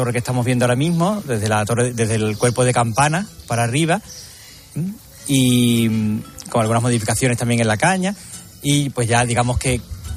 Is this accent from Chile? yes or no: no; Seville, Andalusia, Spain; Yo nací, yo soy de Triana.